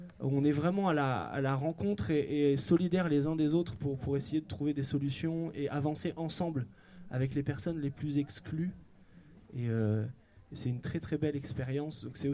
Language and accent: French; Amiens, Hauts-de-France, France; Je suis de Amiens, nord de la France là.